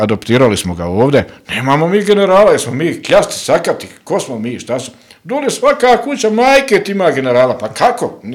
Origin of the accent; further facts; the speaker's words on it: Croatia; Ja volim svakog Hrvata, ja sam integralni Hrvat